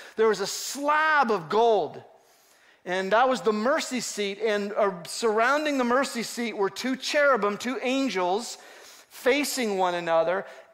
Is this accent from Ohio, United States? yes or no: yes; Newark, Ohio, United States; That's how I'm from Newark, Ohio.